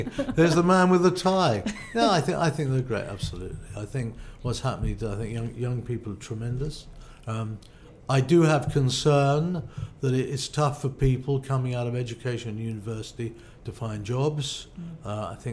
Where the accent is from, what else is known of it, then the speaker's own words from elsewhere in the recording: London, United Kingdom; I'm a Londoner. For me, I like London at the weekends.